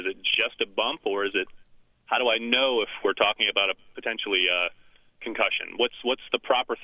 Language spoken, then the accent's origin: English; St. Louis, Missouri, United States; Specifically, I grew up in St. Louis playing soccer